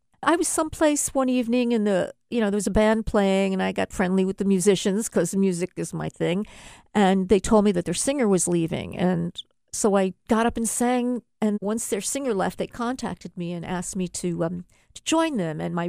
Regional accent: Brooklyn, New York, United States; And so there was always music in my house. I grew up in Brooklyn.

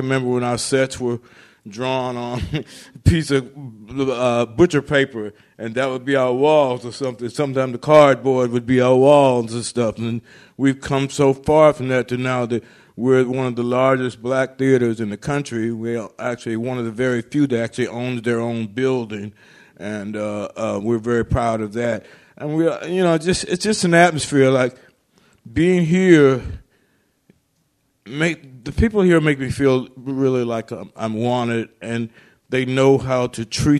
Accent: South Carolina, United States; I come from South Carolina. I come from a little town that only has one Xerox machine in the town. We have one red light.

